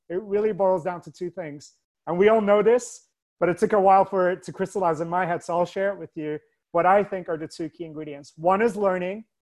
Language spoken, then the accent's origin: English; Scotland, United Kingdom; also born or lived in Turkey; now in United States; So I'm originally from Turkey. I grew up in Scotland, and then I had the incredible opportunity to study here in the US, both undergraduate and graduate school.